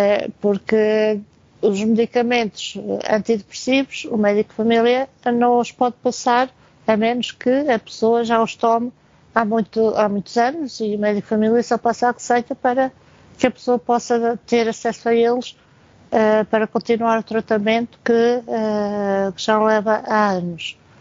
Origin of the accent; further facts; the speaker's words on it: Portugal; tenho aquela percepção que os brasileiros é um povo que é muito alegre, não é um povo tão cabisbaixo como nós, nós portugueses